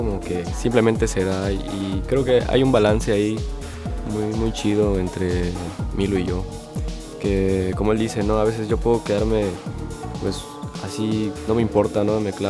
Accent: Campeche, Mexico; venimos de Campeche.

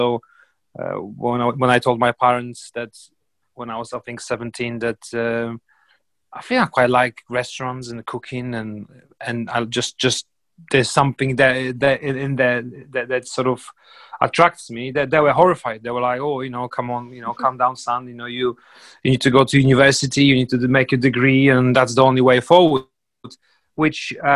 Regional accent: Gdansk, Pomeranian Voivodeship, Poland; also born or lived in Krakow; I was born in Krakow, but I only lived there for a year, and then we moved to Gdansk, which is opposite side of Poland, up north, where I grew up. So, yeah, you can, you know, I haven't born there, but that's my city.

